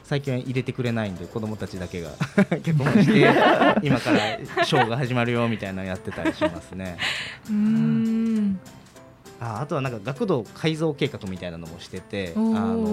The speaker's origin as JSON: {"language": "Japanese", "region": "Shiga", "country": "Japan", "tie": "born or raised there", "said": "地元が滋賀県なので滋賀県の方に戻って、今児童クラブを運営、学童を運営しながら"}